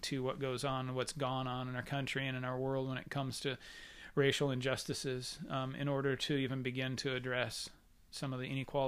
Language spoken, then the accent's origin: English; Rochester, Washington, United States; white Protestant male growing up in Rochester, Washington